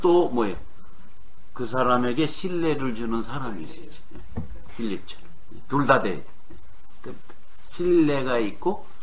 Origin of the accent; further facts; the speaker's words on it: Goesan, North Chungcheong, South Korea; born there; 나도 그런 데서 태어났지만 충청북도 괴산군 불정면 목도리 전기도 없었어요.